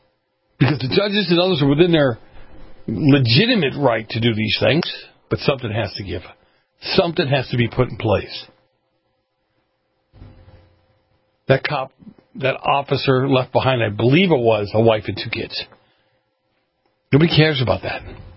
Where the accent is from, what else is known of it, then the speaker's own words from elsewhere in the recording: New York, United States; also born or lived in Boston; Many people in my culture, the Italian culture where I grew up in New York and Boston, with the exception of the mafia, yeah, okay, whatever, came here for a better life.